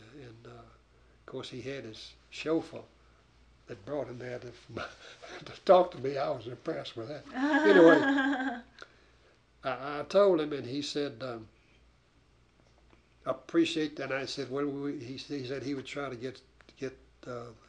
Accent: Georgia, United States; No, I was born in Morgan County, Georgia, which the county seat is Madison, which is just south of Athens. And I had that being the case, I had the good luck of growing up on a farm

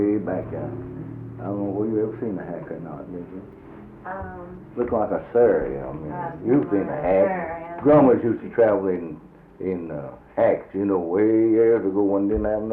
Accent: Knoxville, Tennessee, United States; born there; I was born in Knoxville.

